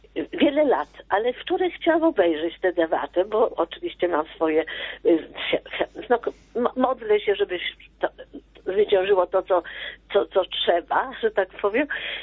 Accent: Warsaw, Masovian Voivodeship, Poland; born there; a ja się urodziłam na gruzach Warszawy

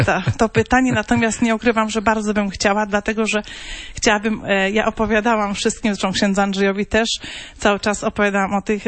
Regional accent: Radom, Masovian Voivodeship, Poland; niż ja z Radomia

